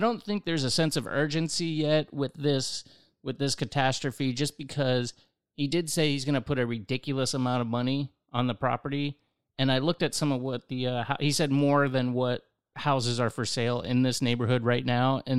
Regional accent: Largo, Florida, United States; So I came from Largo, was going to school at USF, got in a car wreck, moved in with a girlfriend.

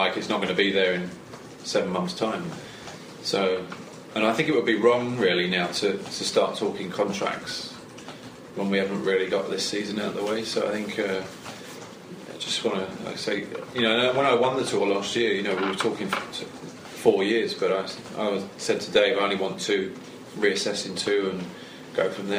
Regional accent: United Kingdom; and that as a British

